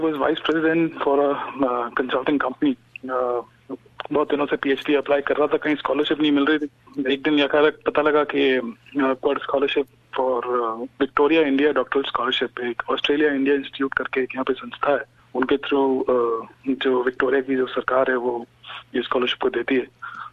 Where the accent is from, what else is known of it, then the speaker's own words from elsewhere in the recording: Saharanpur, Uttar Pradesh, India; also born or lived in Dehradun; now in Noida, India; Sir, actually मैं जिस जगह से बिलोंग करता हूँ उस जगह का नाम है सहारनपुर। उत्तर प्रदेश में एक काफी फेमस डिस्ट्रिक्ट है actually, but then family migrated to Dehradun, तो फिर हम देहरादून वासी हो गए और फिर काम के चलते मैं दिल्ली आ गया, दिल्ली नोएडा आ गया।